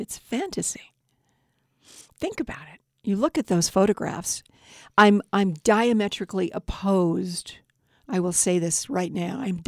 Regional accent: Hollywood, California, United States; also born or lived in Chicago; I was born in Chicago, raised in California, raised in Hollywood, and loved it.

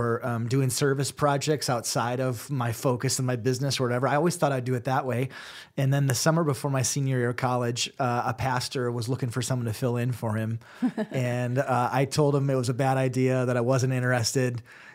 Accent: South Dakota, United States; My extended family is all Catholic, so I grew up in the church, born and raised in South Dakota, and yet really struggled with church, God, faith, all of it.

